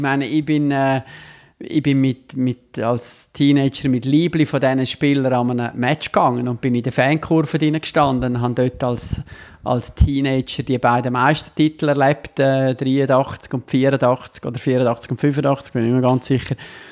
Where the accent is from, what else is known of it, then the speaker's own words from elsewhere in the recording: Davos, Grisons, Switzerland; now in Rapperswil-Jona, Switzerland; Ich bin in Davos geboren und aufgewachsen. Und bin dort früher auch mit Sport, mit Eishockey, aber auch mit Skifahren in Verbindung gekommen. Und wohne jetzt aber im Unterland, wie mir die Bündner sagen, in Rapperswil-Jona.